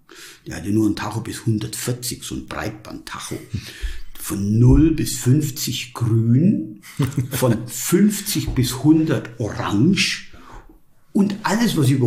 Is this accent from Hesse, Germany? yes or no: no; Rothenburg, Bavaria, Germany; also born or lived in Schillingsfürst / Wettringen; Ja, ich bin gebürtig aufgewachsen, Schule gegangen in Rothenburg, geboren in Schillingsfürst. Und mein Vater war Zahnarzt in Wettringen, einem 430-Seelen-Ort. Und da bin ich aufgewachsen